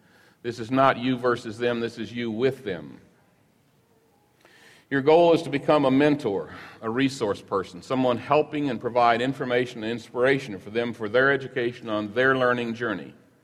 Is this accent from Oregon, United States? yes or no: no; Kansas City, Missouri, United States; So we went to the University of Missouri. We're from Kansas City.